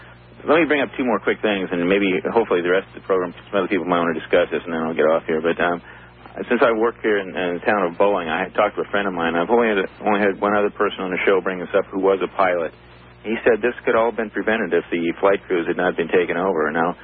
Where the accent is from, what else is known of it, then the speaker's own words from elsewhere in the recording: Seattle, Washington, United States; I'm from Seattle